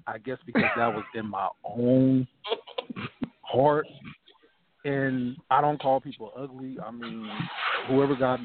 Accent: San Francisco, California, United States; I'm from San Francisco.

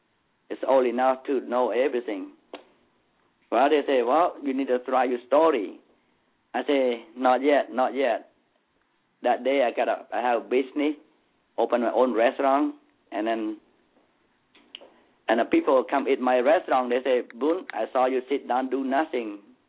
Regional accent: Cambodia; English is a second language; They know that they asked me where are you from. I said Cambodia.

